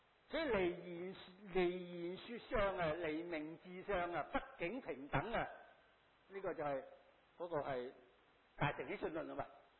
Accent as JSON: {"language": "Cantonese", "country": "Hong Kong", "said": "我們香港人叫電腦，但是大陸人叫做計算機"}